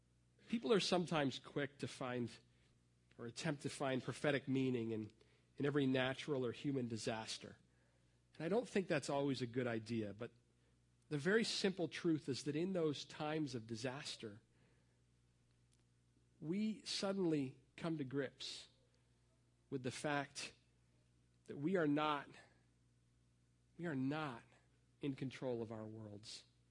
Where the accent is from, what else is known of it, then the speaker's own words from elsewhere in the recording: Massachusetts, United States; also born or lived in Canada; When I was on vacation, I visited a church that I grew up at in Massachusetts.